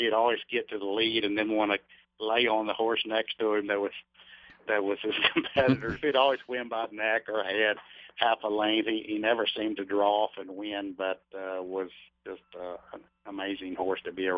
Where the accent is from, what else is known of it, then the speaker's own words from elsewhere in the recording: Little Rock, Arkansas, United States; I'm a, you know, a country boy, but I grew up in Little Rock. I was a city boy.